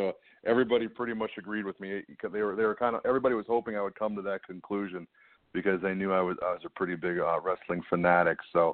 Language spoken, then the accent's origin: English; Milwaukee, Wisconsin, United States; Well, I'm kind of from all over. I grew up really in the Milwaukee, Wisconsin area.